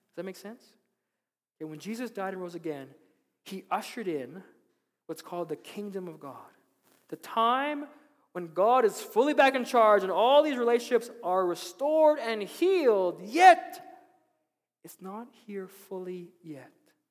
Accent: Philippines; Okay, I'm Filipino

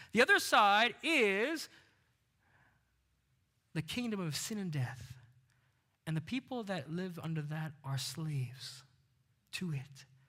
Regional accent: Canada; So I grew up here in Canada. I still got that Filipino mother

